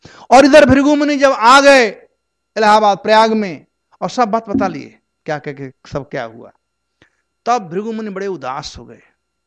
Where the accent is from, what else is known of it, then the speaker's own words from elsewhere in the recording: Bihar, India; मैं बिहार से हूं